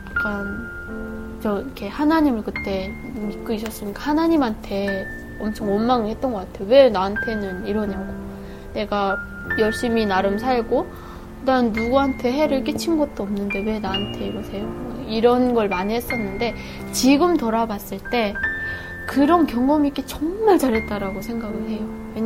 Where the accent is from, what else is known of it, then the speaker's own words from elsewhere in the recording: North Korea; 제가 북한에서 오다 보니까